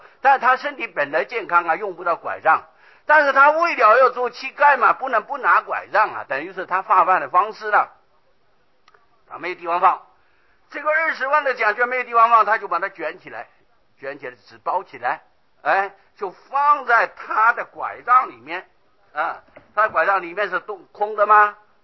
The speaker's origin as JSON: {"language": "Chinese", "country": "Taiwan", "said": "我们中国人，尤其我们台湾人，会不会做白日梦啊？"}